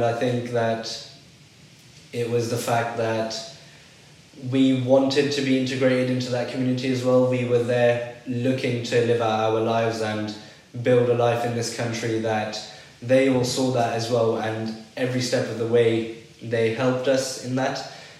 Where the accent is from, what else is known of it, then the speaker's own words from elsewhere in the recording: United Kingdom; So growing up as a British Pakistani in the UK, I've had my share of different experiences in the country related to culture, customs, languages